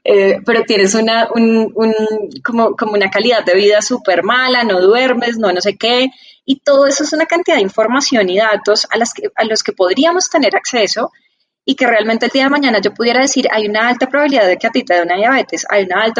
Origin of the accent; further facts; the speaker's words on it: Colombia; influenciados porque somos colombianos, porque soy una mujer colombiana de tantos años